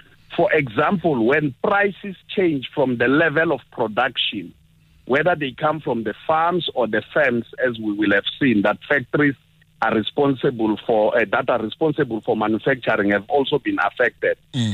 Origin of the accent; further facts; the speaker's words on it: Limpopo, South Africa; born there; when I talk to Capricorn listeners, I'm talking to my home people. That I was born in Mopani doesn't change the fact that I was born in Limpopo.